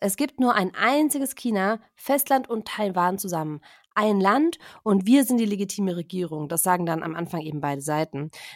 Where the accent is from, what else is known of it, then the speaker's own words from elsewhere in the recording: Baden-Württemberg, Germany; In Süddeutschland, und ich komme ja aus der Nähe von Tübingen